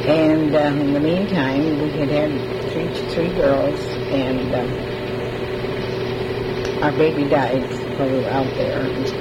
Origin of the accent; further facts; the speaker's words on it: Fargo, North Dakota, United States; born there; Like I said, I was born in Fargo, North Dakota